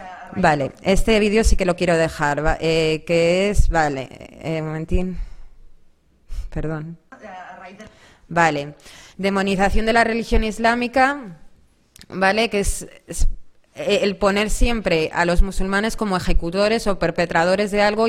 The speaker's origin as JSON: {"language": "Spanish", "country": "Spain", "said": "yo nazco y ya soy española, pero resulta que no, que mi padre es egipcio, entonces soy una segunda generación"}